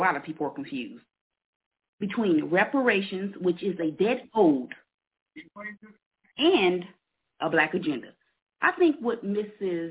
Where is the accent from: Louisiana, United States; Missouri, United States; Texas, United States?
Missouri, United States; Kansas City; I'm from Kansas City, Missouri. My lineage is here.